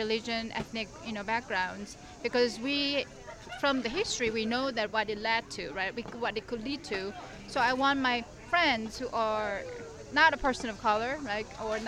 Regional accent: New York, United States; now in Bloomington, United States; you know, we are from New York and from a little liberal part of the country. Moving to Indiana, we were a little nervous because of the history of the states

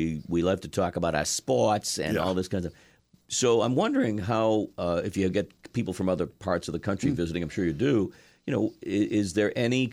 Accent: New York, United States; I'm a Jew from the South Shore.

